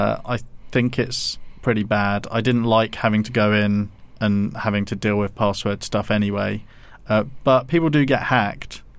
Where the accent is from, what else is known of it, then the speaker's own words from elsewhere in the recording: England, United Kingdom; It was a good period to be growing up in England as a comic person.